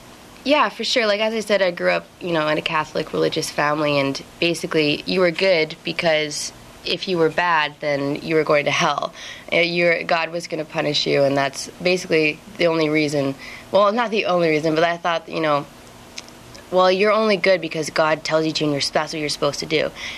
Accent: Calgary, Alberta, Canada; I grew up in Calgary in a religious family

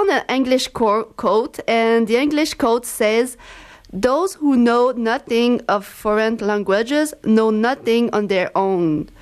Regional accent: Quebec, Canada; Yeah, you know, I'm very picky. I'm from Quebec.

